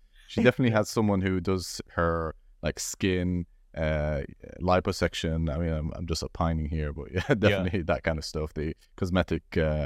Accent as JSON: {"language": "English", "country": "Jordan", "said": "No, I'm actually from Jordan."}